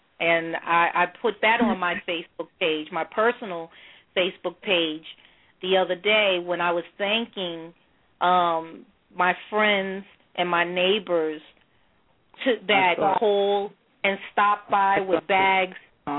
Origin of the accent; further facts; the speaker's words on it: Brooklyn, New York, United States; especially like my friends that I grew up in Crown Heights with know that I've returned to the community.